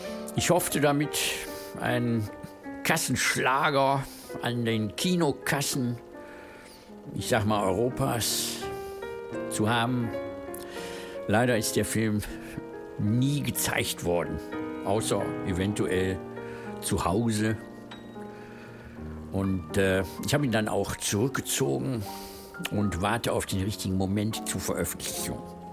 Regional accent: Mülheim an der Ruhr, North Rhine-Westphalia, Germany; born there; Ich bin geboren 1955 in Mülheim an der Ruhr, im Ruhrgebiet. Eine Kleinstadt.

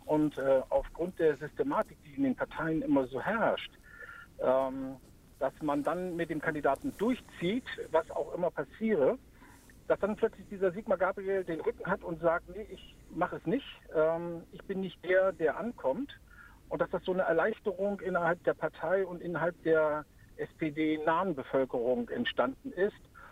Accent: Schleswig-Holstein, Germany; Also ich bin ja Schleswig-Holsteiner

